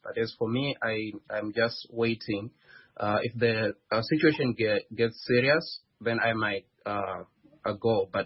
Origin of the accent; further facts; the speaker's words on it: Zimbabwe; I am from Zimbabwe in Southern Africa.